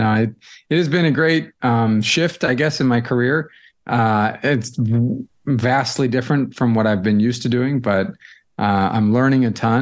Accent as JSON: {"language": "English", "town": "St. Louis", "region": "Missouri", "country": "United States", "tie": "born or raised there", "lives_now": "Boston, United States", "said": "I grew up in St. Louis. I'm a Midwestern kid, but I did my college in the Midwest and medical school, but I ended up in Boston for a residency"}